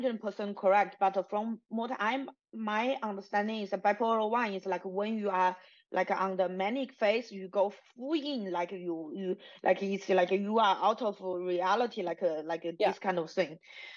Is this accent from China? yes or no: yes; China; which I don't have because I come from China.